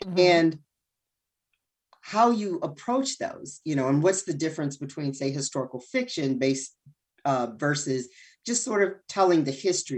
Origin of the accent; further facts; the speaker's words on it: Detroit, Michigan, United States; I'm from Detroit. And so I wanted to tell a Detroit story.